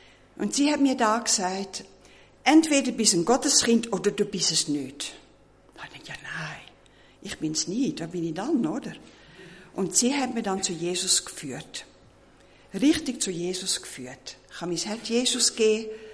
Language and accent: German; Netherlands; German is a second language; moved away; Den mich nicht kennen, merken schon, wo ich geboren bin, in Holland.